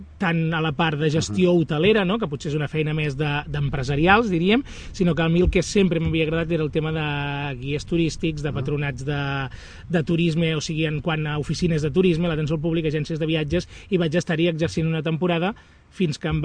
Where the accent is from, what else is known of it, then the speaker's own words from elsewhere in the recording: L'Espluga de Francolí, Catalonia, Spain; vaig néixer aquí a l'Espluga i espero quedar-me tot el que em quedi de vida aquí en aquest poble.